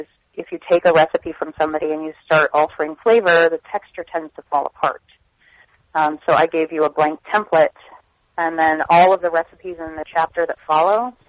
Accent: Seattle, Washington, United States; We're both from Seattle.

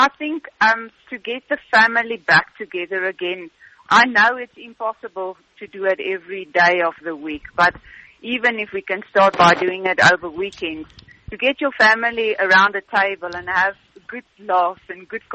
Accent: South Africa; we are South African.

